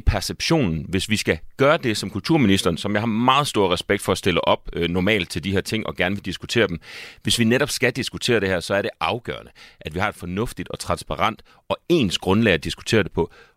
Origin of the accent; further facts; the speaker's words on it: Region of Southern Denmark, Denmark; Altså, jeg er fra Sønderjylland. Alt andet end landmand dernede er jo noget hemstregim